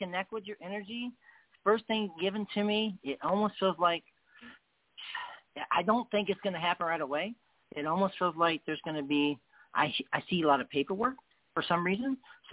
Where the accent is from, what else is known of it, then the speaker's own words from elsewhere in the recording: England, United Kingdom; I said, listen, I'm English.